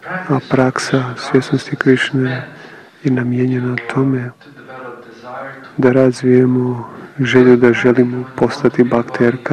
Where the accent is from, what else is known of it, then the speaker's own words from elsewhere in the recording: Croatia; Ja sam isto Hrvat